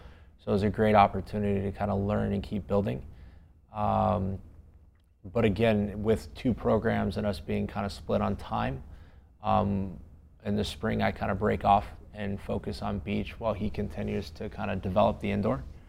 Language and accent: English; Pearland, Texas, United States; So obviously it's home for me. I grew up in Pearland, Texas.